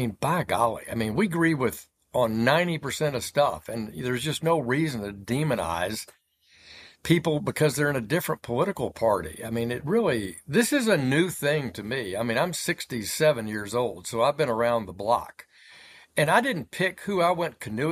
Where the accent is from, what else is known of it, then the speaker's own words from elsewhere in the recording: Arkansas, United States; John Bozeman of Arkansas, my senior senator in my home state